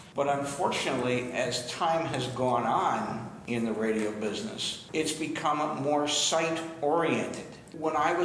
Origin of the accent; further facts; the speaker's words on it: Rochester, New York, United States; now in Boston, United States; Well, originally, I am not from Massachusetts. I grew up in Rochester, New York, as a matter of fact.